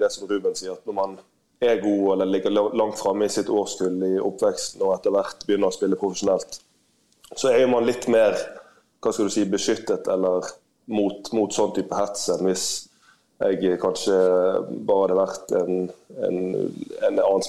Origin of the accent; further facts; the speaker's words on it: Bergen, Vestland, Norway; Nei, jeg vokste opp i Bergen, litt større